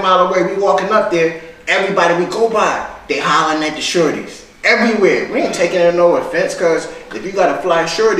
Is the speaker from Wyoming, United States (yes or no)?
no; New York, United States; And I'm from New York.